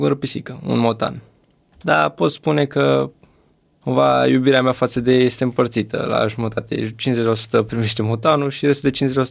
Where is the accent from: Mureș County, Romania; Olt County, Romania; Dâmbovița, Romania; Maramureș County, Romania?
Dâmbovița, Romania; Din Dâmbovțea.